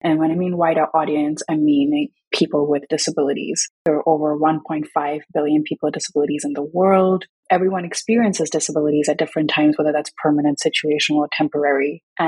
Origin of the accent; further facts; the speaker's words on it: India; I grew up in India and I always wanted a dog.